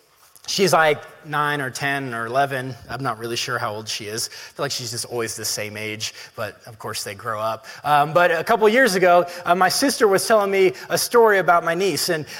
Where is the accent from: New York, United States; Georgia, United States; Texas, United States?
Georgia, United States; Atlanta; When I was growing up, my family would go to the inner city, Atlanta. I grew up in Atlanta